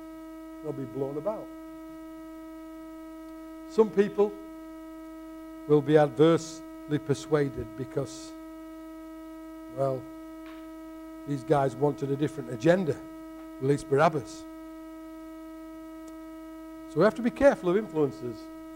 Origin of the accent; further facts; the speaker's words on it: Yorkshire and the Humber, United Kingdom; accent: Yorkshire; in my Yorkshire accent